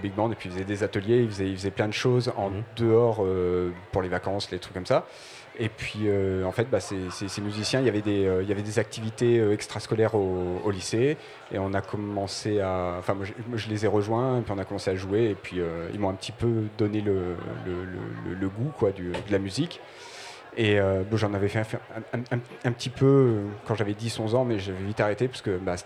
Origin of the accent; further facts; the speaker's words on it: Lyon, Auvergne-Rhône-Alpes, France; je suis pas viennois, je suis lyonnais. On s'est installé avec mes parents en 93 à Vienne. Et en fait, c'est juste que j'étais au lycée de Saint-Romain-en-Galles.